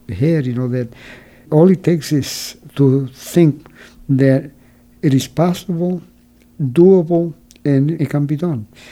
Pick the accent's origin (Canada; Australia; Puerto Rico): Puerto Rico; San Sebastian; A lot of the work in my hometown in San Sebastian, the mayor of San Sebastian, he took all the retired workers from the energy company